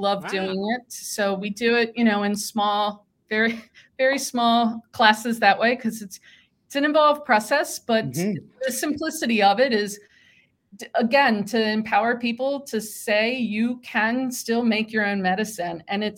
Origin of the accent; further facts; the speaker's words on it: Maryland, United States; But I'm also from Maryland, so I do seafood. So I guess technically pescatarian. So, you know, I mean, you can't be from Maryland and not eat crabs and shrimp and all the good jazz.